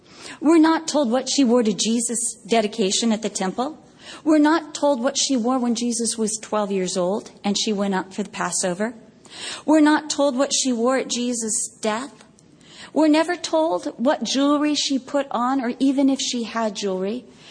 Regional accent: Vista, California, United States; I'm from Vista.

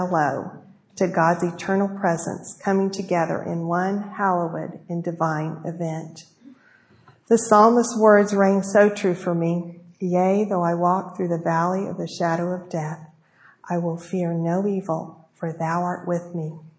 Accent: United States; And being American, I wanted to be generous and fill the cup to the top.

